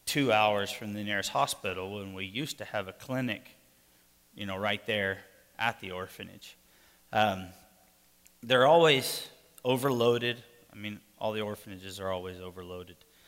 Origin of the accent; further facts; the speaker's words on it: United States; Not only because I'm American and, you know, they know where the help's coming from